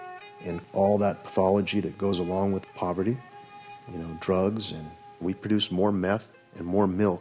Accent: Fresno, California, United States; I grew up in Fresno.

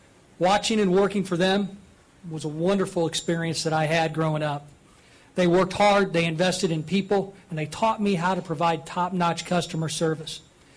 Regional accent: Taylorville, Illinois, United States; I grew up in Taylorville. Those of you who know this district, it's right in the middle, right in the heart of the 13th Congressional District. I still live there and raise my family there.

